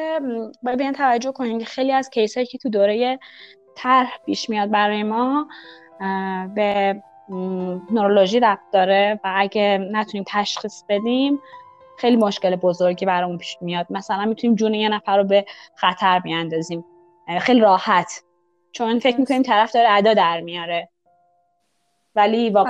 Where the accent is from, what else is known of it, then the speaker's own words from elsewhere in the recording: Rasht, Gilan, Iran; also born or lived in Tehran; now in Isfahan, Iran; اهل رشتم و یه دوره تو تهران زندگی کردم، الان ساکن اصفهانم